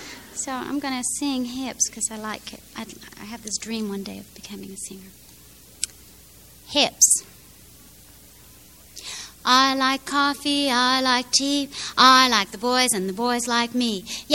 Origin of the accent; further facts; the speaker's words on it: Chicago, Illinois, United States; So there was an advantage to growing up in Chicago, and it was that at that time when I was growing up, all those museums were free on Sundays